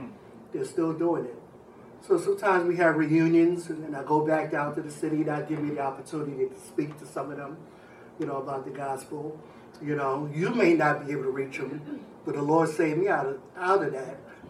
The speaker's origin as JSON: {"language": "English", "town": "New York City", "region": "New York", "country": "United States", "tie": "born or raised there", "also_born_or_lived": "Harlem, New York City", "said": "I was born in Harlem, New York City, raised in the Bronx, and seen a lot of things growing up, experienced a lot of things as well."}